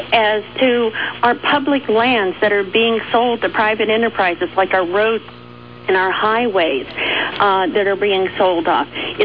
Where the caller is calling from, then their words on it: Fort Lauderdale, Florida, United States; Fort Lauderdale, Florida.